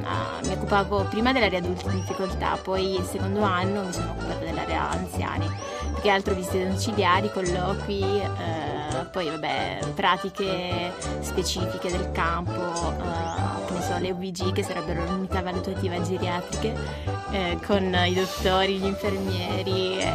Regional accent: Calabria, Italy; now in Turin, Italy; Io sono calabrese, quindi... Venire a Torino per me è stato tipo il cambiamento totale della mia vita.

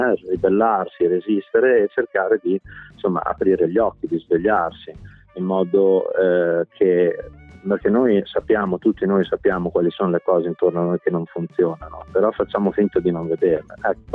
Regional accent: Emilia-Romagna, Italy; vissuto e morto nei paesi dove io sono cresciuto, quindi nella provincia di Bologna.

